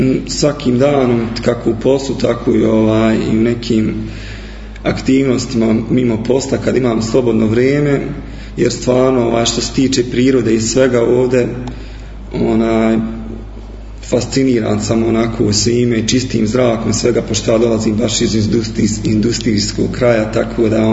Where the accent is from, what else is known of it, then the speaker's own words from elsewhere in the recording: Lukavac, Tuzla Canton, Bosnia & Herzegovina; 92. sam godište, dolazim iz Lukavca, osnovnu i srednju školu završio sam u Lukavcu, a Rudarsko-geološko-građevinski fakultet u Tuzli